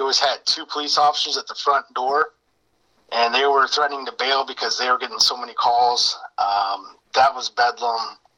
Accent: Plymouth, Indiana, United States; Yeah, I grew up in Plymouth, Indiana.

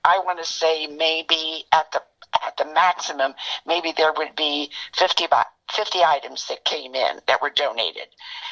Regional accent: Hamilton, Ohio, United States; born there; now in Indianapolis, United States; I was born in Hamilton, Ohio, which is about 10 miles north of Cincinnati, and I was born in 1936.

